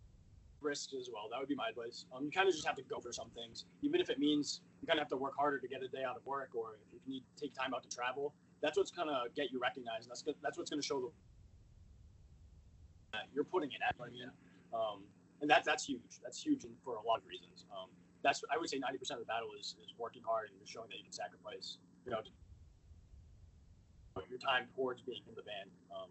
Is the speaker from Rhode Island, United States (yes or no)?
yes; Rhode Island, United States; I'm from a really small town called Barreville, out in the middle of nowhere.